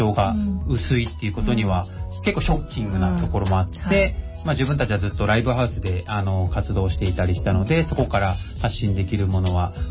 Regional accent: Okinawa, Japan; moved away as an adult; also born or lived in Tokyo / Kanagawa; 僕は沖縄出身でもう高校卒業してからはずっと東京、うん、神奈川にいますね

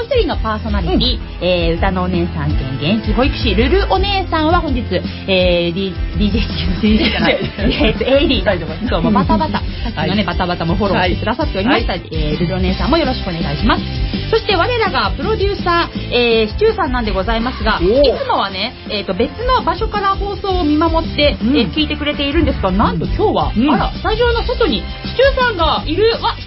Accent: Kawasaki, Kanagawa, Japan; 川崎生まれ川崎育ち、自称夢見ヶ崎動物公園専属アイドル

